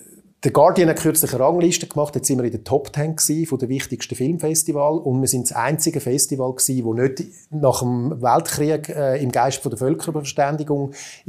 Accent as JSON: {"language": "German", "region": "Zurich", "country": "Switzerland", "said": "Ich bin ein Zürcher"}